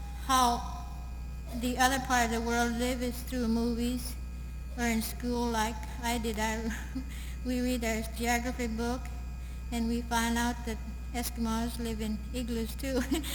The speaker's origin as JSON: {"language": "English", "town": "Nome", "region": "Alaska", "country": "United States", "tie": "born there", "said": "I was born near Nome, about 30 miles."}